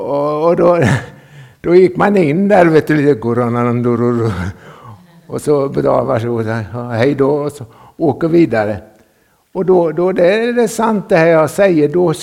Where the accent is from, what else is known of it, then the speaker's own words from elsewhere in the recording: Jönköping, Jönköping County, Sweden; och är man uppvuxen i Sverige så kallar man det för Smålands Jerusalem, och det är Jönköping, den stad är känd för alla sina kyrkor